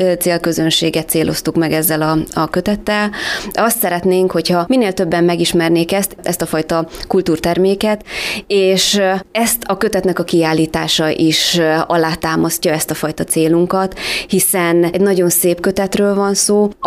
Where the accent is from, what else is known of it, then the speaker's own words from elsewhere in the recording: Kiskunhalas, Bács-Kiskun, Hungary; nagyon erőteljesen kötődöm a szülővárosomhoz